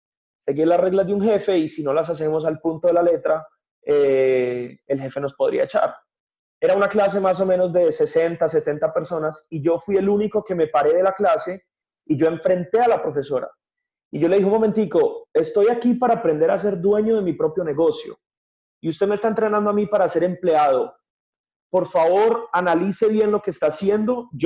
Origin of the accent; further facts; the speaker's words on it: Medellín, Antioquia, Colombia; 33 años, nacido y criado en Colombia, en Medellín, Colombia, una de las ciudades más lindas del mundo. Pero desafortunadamente, nací y crecí en Medellín en los 90s, pues crecí en los 90s, viví en los 90s, en la era de Pablo Escobar.